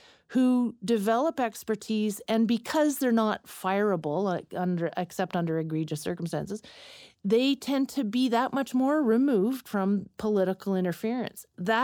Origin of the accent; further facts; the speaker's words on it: Canada; Truth be told, as a Canadian